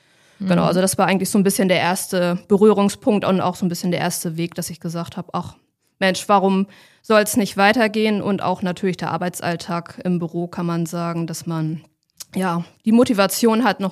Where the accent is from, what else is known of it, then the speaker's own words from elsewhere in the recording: Kiel, Schleswig-Holstein, Germany; Ich komme selber aus Kiel, hatte dadurch halt sehr kurze Anfahrtswege